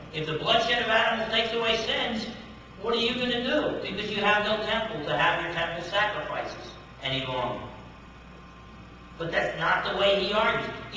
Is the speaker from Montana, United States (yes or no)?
no; New Jersey, United States; I'm from New Jersey, okay? I grew up in Essex County, New Jersey. That's why the heavenly voice, I know you picked up on that.